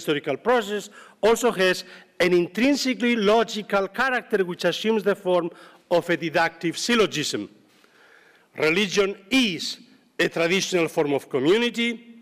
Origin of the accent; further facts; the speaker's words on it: Zaragoza, Aragon, Spain; traveling by train from my hometown of Zaragoza to Innsbruck.